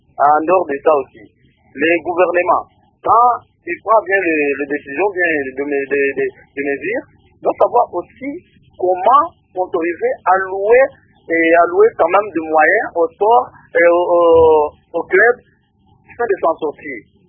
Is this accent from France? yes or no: no; DR Congo; il y a certains Congolais, comme moi, je suis Congolais